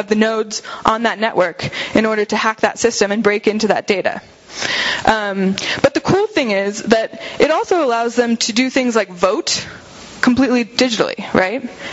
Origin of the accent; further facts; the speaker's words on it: Seattle, Washington, United States; I'm from Seattle, so I see it a lot and I think about it a lot.